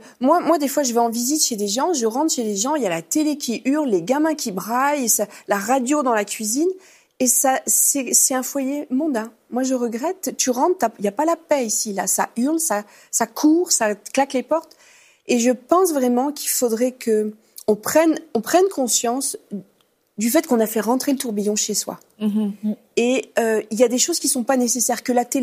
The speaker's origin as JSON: {"language": "French", "country": "France", "said": "Nous, on est des Latins, hein. On est des Français, on est des Latins."}